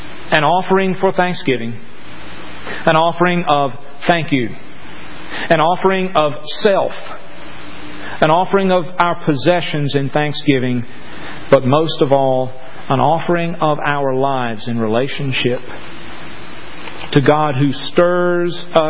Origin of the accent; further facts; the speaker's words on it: the South, United States; because we were raised in the South and our mamas taught us to do that.